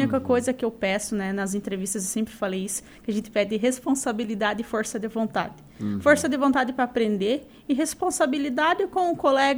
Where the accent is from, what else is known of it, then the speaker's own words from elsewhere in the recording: General Carneiro, Paraná, Brazil; Eu nasci e fui criada em cidade do interior, uma cidade de 12 mil habitantes.